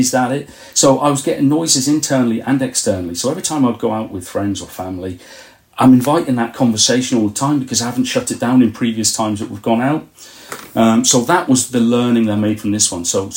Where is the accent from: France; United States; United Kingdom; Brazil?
United Kingdom; East Midlands; from Northamptonshire, nearly 49 at the end of the month